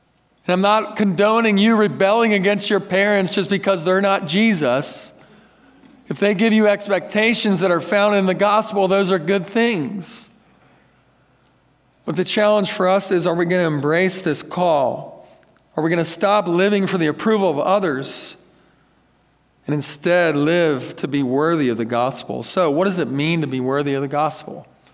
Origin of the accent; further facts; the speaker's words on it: Philadelphia, Pennsylvania, United States; now in Texas, United States; You know, I came from Philadelphia. I didn't know what it was about.